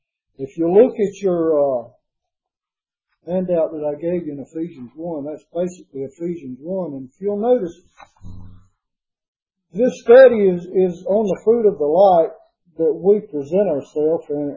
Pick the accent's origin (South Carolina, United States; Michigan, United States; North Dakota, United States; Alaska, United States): South Carolina, United States; from South Carolina.